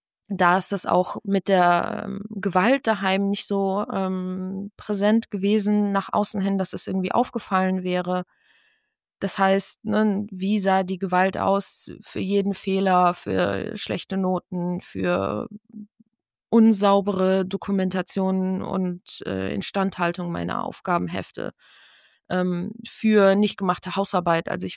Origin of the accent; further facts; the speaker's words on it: Mainz, Rhineland-Palatinate, Germany; also born or lived in Poland; ich bin ja als Kind in Polen geboren und mit meinen Eltern hierher gekommen, weil mein Vater einen Job bekommen hat, angeboten bekommen hat und wir nach Mainz gezogen sind.